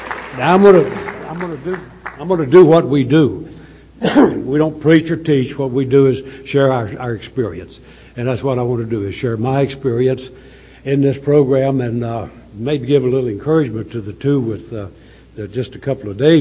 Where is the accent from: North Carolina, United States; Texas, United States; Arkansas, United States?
North Carolina, United States; It won't sound like it, because I'm from North Carolina. We not only talk slow, we think slow.